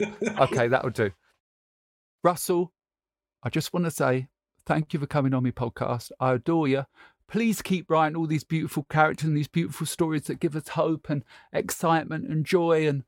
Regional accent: Canvey Island, East of England, United Kingdom; Growing up in Canvey in the 70s was ever so boring.

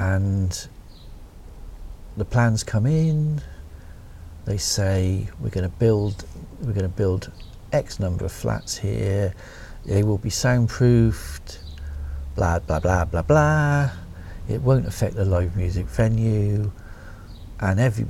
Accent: Bristol, South West England, United Kingdom; accent: Bristolian; So yeah, I am from Bristol, born and bred. But I've always lived on the outskirts, because we're in South Gloucestershire at the moment.

